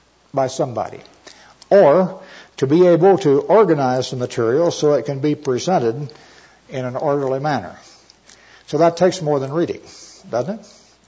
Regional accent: Missouri, United States

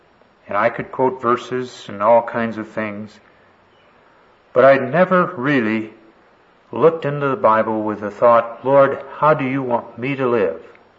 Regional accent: Texas, United States; I grew up down in East Texas, and the particular church that I grew up in, it was a sin to have what in those days they call mixed bathing.

